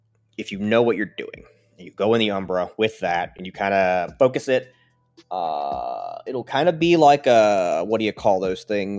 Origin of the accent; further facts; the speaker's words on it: Arizona, United States; I grew up in Arizona.